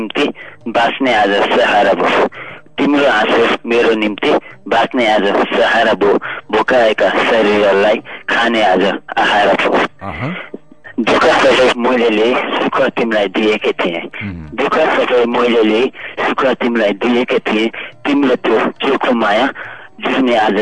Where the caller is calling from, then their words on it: Birendranagar, Karnali Province, Nepal; वीरेन्द्र दुईबाट